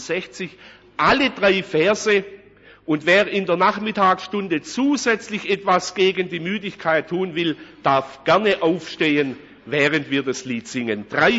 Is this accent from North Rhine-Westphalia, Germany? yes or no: no; Holzgerlingen, Baden-Württemberg, Germany; born there; Ich bin gebürtiger Holzgerlinger, das ist die übernächste Ortschaft